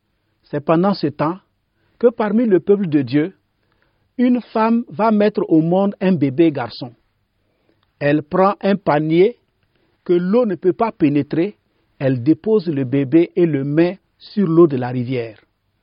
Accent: Burkina Faso; je suis originaire du Burkina Faso.

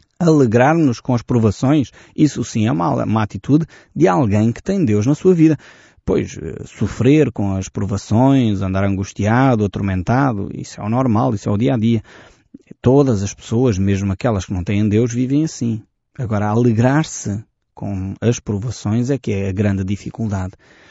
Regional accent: Portugal; Aquilo que nós somos como portugueses até é questionado aqui por esta afirmação

